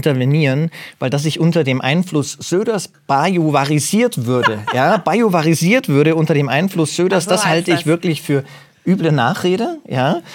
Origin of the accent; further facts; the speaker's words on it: Munich, Bavaria, Germany; born there; ich selbst bin gebürtiger Münchner.